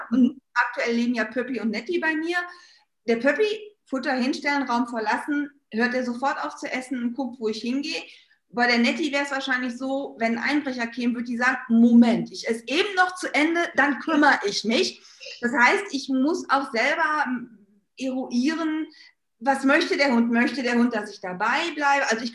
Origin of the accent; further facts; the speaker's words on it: North Rhine-Westphalia, Germany; wie man bei uns im Ruhrpott immer so schön sagt.